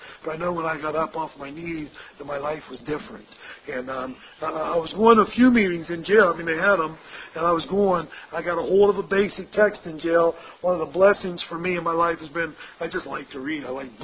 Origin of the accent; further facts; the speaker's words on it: Houston, Pennsylvania, United States; I'm from Washington. I'm from Houston, PA, but I went to treatment down here in Somerset